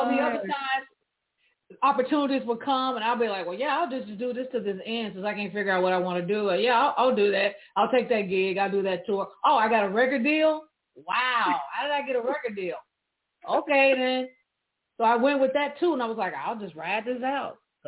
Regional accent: Memphis, Tennessee, United States; I grew up in Memphis, Tennessee. You know, my daddy was a preacher, had to be at church 5 days a week, you know, and everybody in Memphis sang.

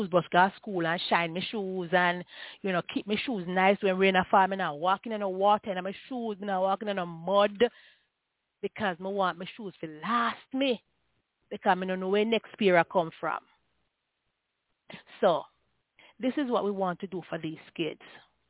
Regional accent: Jamaica; Because if I had somebody back then to give me something when I was growing up in Jamaica, I'm poor.

